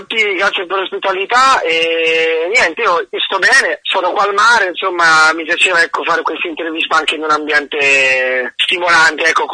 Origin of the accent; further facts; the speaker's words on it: Pergola, Marche, Italy; tutti i motivetti delle campane della mia città natale, che è Pergola, prima di parlare